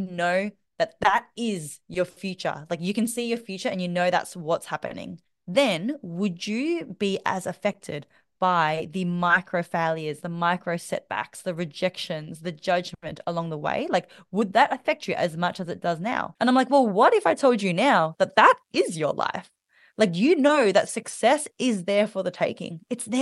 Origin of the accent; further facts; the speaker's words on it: Melbourne, Victoria, Australia; born there; So I am the daughter of immigrant parents from Vietnam to Australia. I was born in Melbourne.